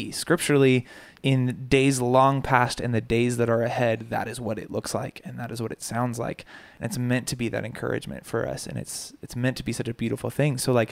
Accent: Raleigh, North Carolina, United States; But yeah, I grew up in Raleigh and was raised here with my family.

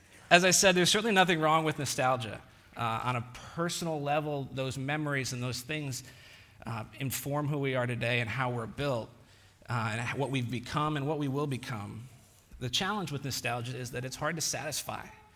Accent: Northeast, United States; We are from the Northeast, and we're sorry about it

